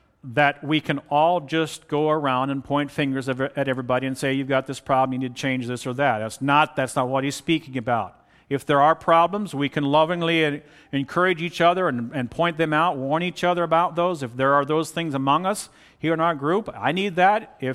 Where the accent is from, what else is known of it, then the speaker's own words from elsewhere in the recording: the South, United States; The story of how I grew up in the South and had more black people as neighbors than white.